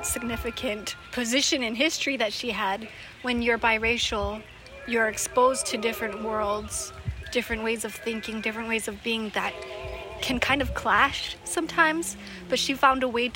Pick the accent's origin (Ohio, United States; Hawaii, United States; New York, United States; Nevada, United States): Hawaii, United States; Hilo; I'm from Hilo, Hawaii. And Mary Kawenapuku'i was also from my island, from Hawaii Island.